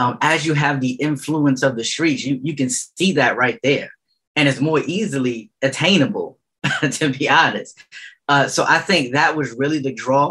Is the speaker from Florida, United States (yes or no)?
no; New York City, New York, United States; I grew up in St. Nicholas projects.